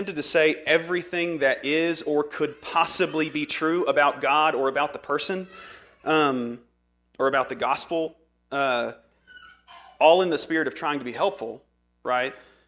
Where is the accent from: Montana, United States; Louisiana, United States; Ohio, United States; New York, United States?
Louisiana, United States; I'm from Louisiana. We don't teach people how to speak there.